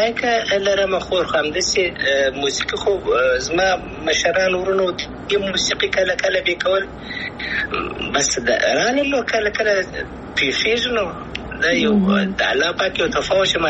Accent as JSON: {"language": "Pashto", "country": "Afghanistan", "said": "زه افغان یم"}